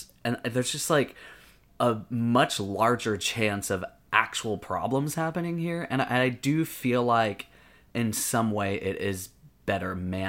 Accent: United States; now in New York City, United States; You know, it's growing up in America, you know, living in New York City is kind of like the end all be all.

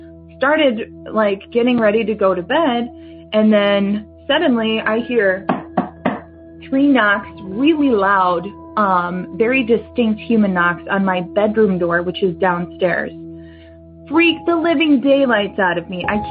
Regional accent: Minnesota, United States; I'm from Minnesota.

